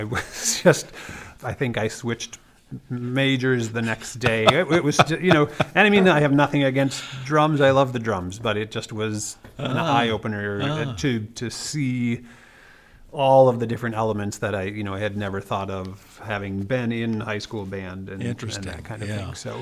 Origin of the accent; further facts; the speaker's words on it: Wisconsin, United States; I started my undergraduate in Wisconsin. I'm from Wisconsin